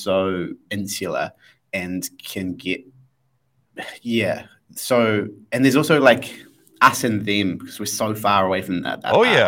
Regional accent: Whangarei, Northland, New Zealand; I call it the city of no shoes, because I never wear shoes there.

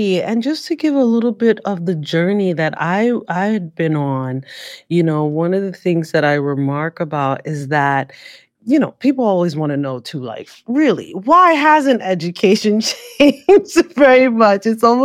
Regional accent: New York, United States; And I do think that growing up as a New Yorker, I just wasn't familiar.

